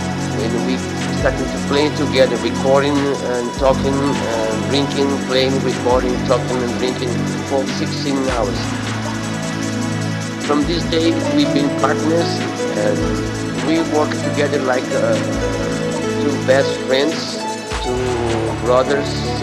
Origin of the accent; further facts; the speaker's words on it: Novi Sad, Vojvodina, Serbia; English is a second language; I come from Yugoslavia, from Novi Sad.